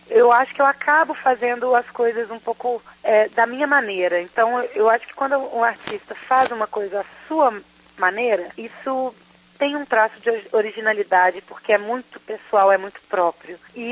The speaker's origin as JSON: {"language": "Portuguese", "region": "Minas Gerais", "country": "Brazil", "tie": "born or raised there", "said": "eu sou mineira, nascida, criada, e toda a minha formação musical, toda a minha história foi construída em Minas Gerais."}